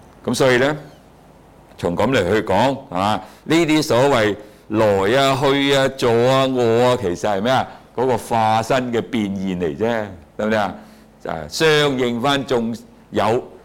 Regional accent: Hong Kong; born there; 今日我生在香港咧，第世我生去兜率噶啦

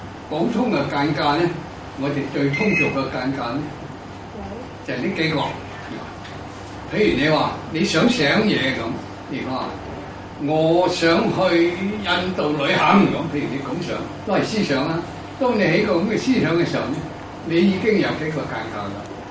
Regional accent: China; 所以中文有陣時咧，我哋中國人實在就好愛國嘅

